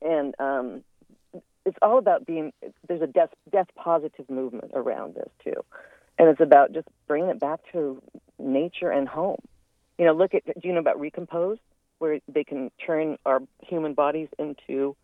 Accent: Washington, United States; I'm from Eastern Washington.

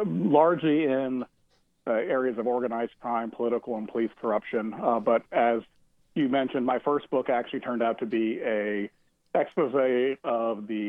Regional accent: New Orleans, Louisiana, United States; So I grew up in New Orleans, and New Orleans traditionally was very much a pro wrestling town during the territory days prior to the rise of the WWF and WCW.

